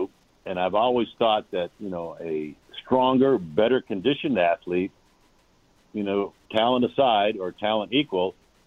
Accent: New Hampshire, United States; Well, you got to think, too, you know, I came from New Hampshire. My high school baseball season was 12 games.

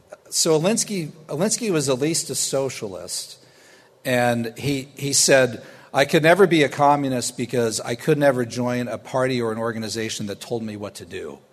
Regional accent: Pennsylvania, United States; I am from Pennsylvania, right?

